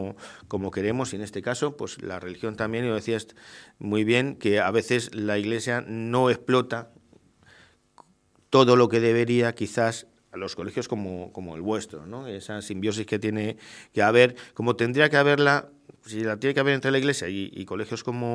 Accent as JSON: {"language": "Spanish", "town": "Madrid", "region": "Community of Madrid", "country": "Spain", "tie": "born or raised there", "said": "cuando yo era pequeñito, pues yo soy de siempre de Carabanchel, ¿no?"}